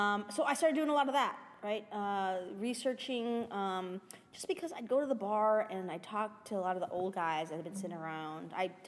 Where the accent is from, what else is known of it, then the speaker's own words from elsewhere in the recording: Chicago, Illinois, United States; my hometown of Chicago is a prime example of everything that that means. So I came back home after graduate school